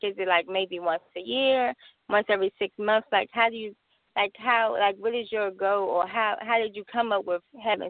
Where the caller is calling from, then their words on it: Washington, District of Columbia, United States; I'm calling from Washington, D.C.